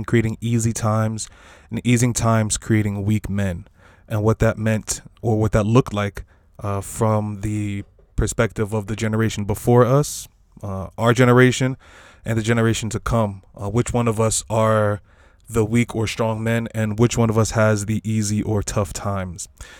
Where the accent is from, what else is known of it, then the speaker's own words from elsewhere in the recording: United States; I guess I was in a very African household, but I grew up in the States, so I imagine myself being more Americanized than American